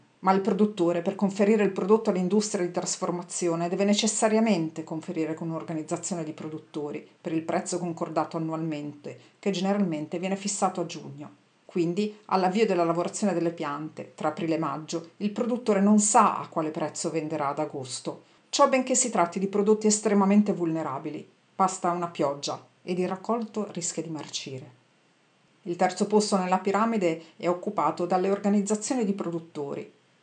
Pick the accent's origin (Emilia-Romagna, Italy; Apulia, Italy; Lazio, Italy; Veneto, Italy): Apulia, Italy; Foggia; Sono di Foggia